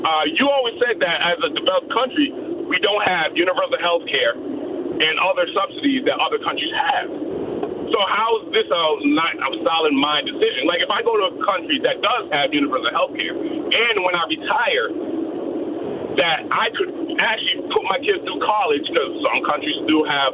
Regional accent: Massachusetts, United States; So I am from Massachusetts

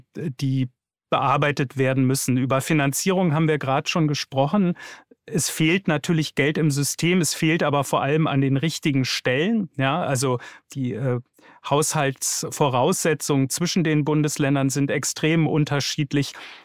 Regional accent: Hesse, Germany; Ich bin in Hessen groß geworden, habe dort eine Gesamtschule besucht

